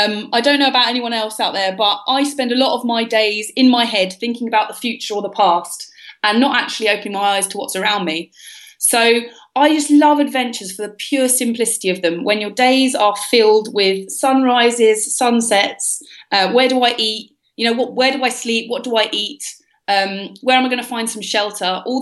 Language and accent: English; London, United Kingdom; I was raised in London in the UK, which is a bit of a strange place for an adventurer to be raised.